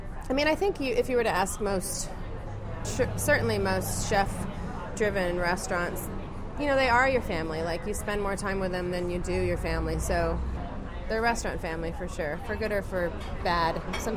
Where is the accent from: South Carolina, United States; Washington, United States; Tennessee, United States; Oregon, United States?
Washington, United States; Woodinville; I grew up here in Woodinville, actually.